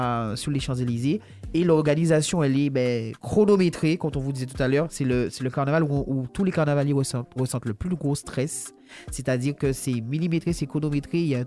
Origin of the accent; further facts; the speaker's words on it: Guadeloupe; en tout cas chez nous en Guadeloupe